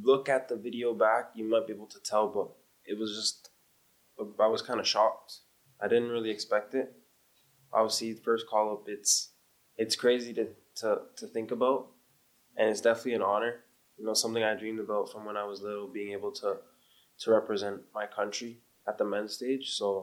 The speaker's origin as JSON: {"language": "English", "country": "Canada", "said": "because I'm Jamaican and Canadian"}